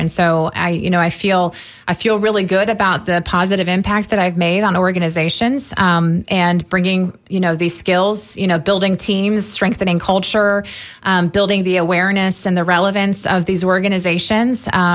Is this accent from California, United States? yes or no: no; Plant City, Florida, United States; I did grow up in this area. I graduated from Plant City High School.